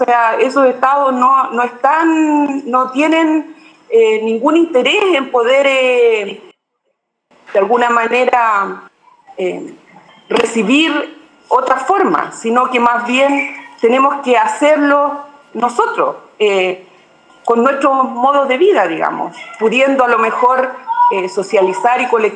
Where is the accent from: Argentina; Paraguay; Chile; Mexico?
Chile; desde la región mapuche, de donde yo vengo en Chile